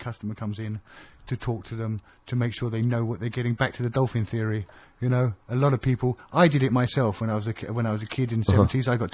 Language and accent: English; United Kingdom; I'm being British.